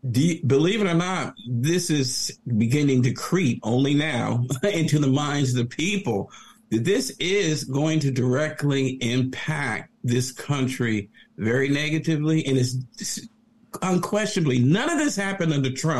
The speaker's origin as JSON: {"language": "English", "town": "Montclair", "region": "New Jersey", "country": "United States", "tie": "born or raised there", "lives_now": "East Orange, United States", "said": "I grew up in Montclair. I'm in East Orange, and my district remains the 34th district."}